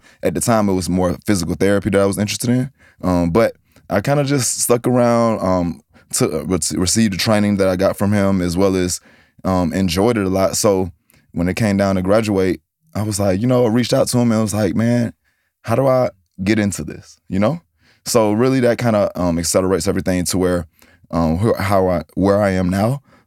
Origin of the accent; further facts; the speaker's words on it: Riverdale, Georgia, United States; I'm from Atlanta, Georgia, a south side of Atlanta, Georgia, to be exact, from a small city called Riverdale.